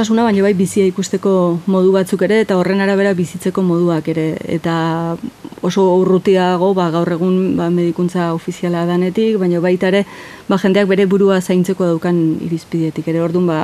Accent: Urnieta, Basque Country, Spain; born there; ni urnietarra naiz jaiotzez. Urnietan Azkonobi eta Baserrikoa naiz

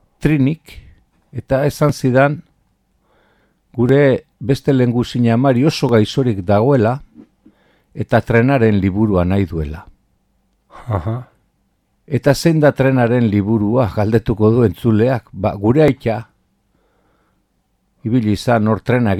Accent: Basque Country, Spain; enaiz sentitzen baskoa. Gero tandaluzagoa sentitzen naiz, hori bai euskalduna naiz. Biztan da eta mundakan bizi naiz

